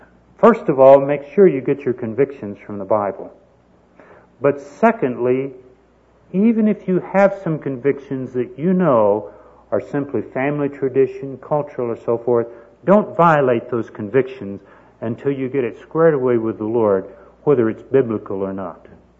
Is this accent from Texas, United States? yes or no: yes; Tyler, Texas, United States; when I was growing up in Tyler, Texas, the only place that I knew of where a person could play pool